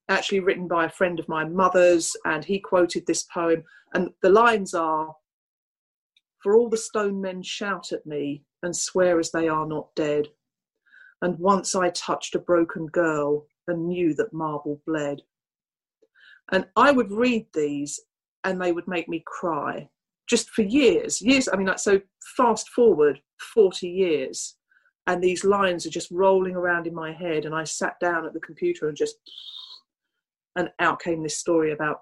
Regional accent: London, United Kingdom; So born and bred in London, East London

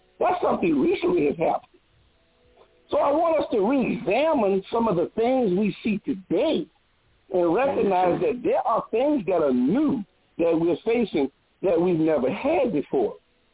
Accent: New Orleans, Louisiana, United States; You know, at one time, like I'm from New Orleans, and a lot of New Orleans people in the 1940s and 50s, they all went to California.

